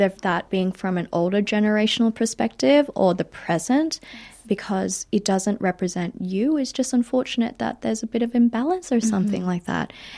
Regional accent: Philippines; I think that's one of the biggest things about being Filipino. We all have very similar family stories and structures to the way that we do things.

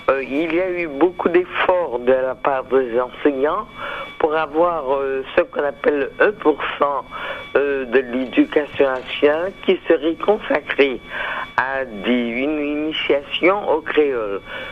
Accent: Guadeloupe, France; born there; Je suis né en Guadeloupe, dans ce pays qui est un département français d'outre-mer. Donc la langue officielle est le français. Il y a une autre langue que nous parlons qui est le créole.

